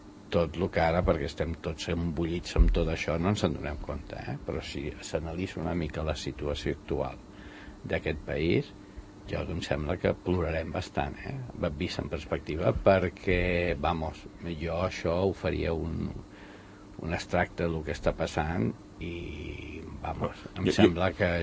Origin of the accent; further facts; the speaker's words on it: El Masnou, Catalonia, Spain; No m'agrada mai, ja dic, de petit. Jo sóc fill de Masnou i la festa major em fotia dels nervis.